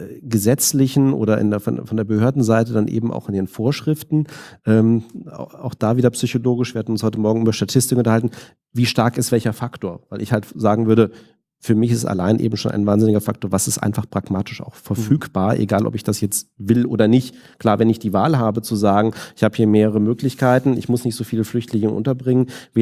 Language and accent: German; Düsseldorf, North Rhine-Westphalia, Germany; Gut, ich komme jetzt aus Düsseldorf